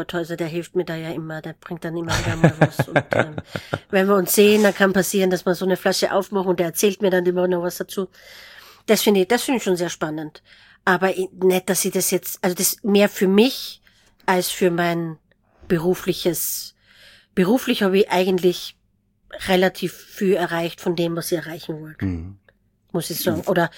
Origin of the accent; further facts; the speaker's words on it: Austria; ich natürlich, ne, so als Österreicherin, blaufränkisch zweigelt, das waren meine Geschmacksbilder.